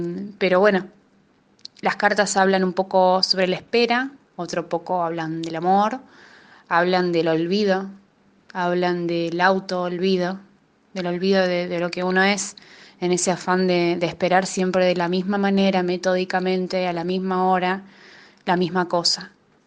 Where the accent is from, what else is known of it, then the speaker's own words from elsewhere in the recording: Rosario, Santa Fe, Argentina; now in La Plata, Argentina; vivo acá en La Plata, soy de Rosario y las cartas tienen un vínculo muy directo con mi ciudad de origen.